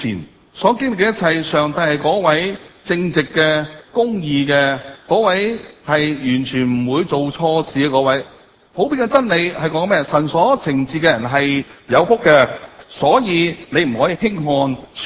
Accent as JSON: {"language": "Cantonese", "country": "China", "said": "我哋中國人唔俾人喊喎"}